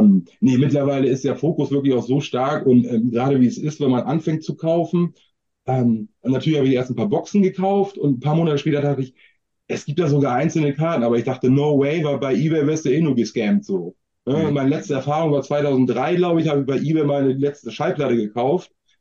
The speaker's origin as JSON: {"language": "German", "town": "Buxtehude", "region": "Lower Saxony", "country": "Germany", "lives_now": "Hamburg, Germany", "said": "ich komme ja auch jetzt aus Hamburg, respektive ursprünglich aus der Nähe von Hamburg. Buxtehude"}